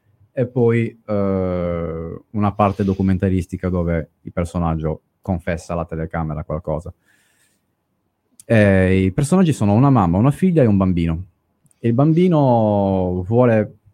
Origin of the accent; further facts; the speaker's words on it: Sardinia, Italy; una storia vera delle mie parti, da vicino a Seui